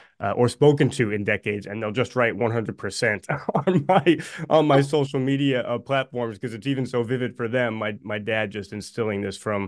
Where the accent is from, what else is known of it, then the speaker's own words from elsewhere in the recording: New Jersey, United States; Sure. I grew up in New Jersey. That's sort of ingrained in you when you're from Jersey. You know, it just kind of comes out after your name … from New Jersey.